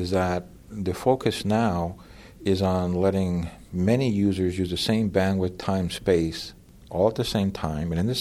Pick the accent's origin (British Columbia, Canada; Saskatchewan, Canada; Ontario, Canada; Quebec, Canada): British Columbia, Canada; Vancouver; now in Alberta, Canada; I grew up in Vancouver, and I did degrees at the University of British Columbia.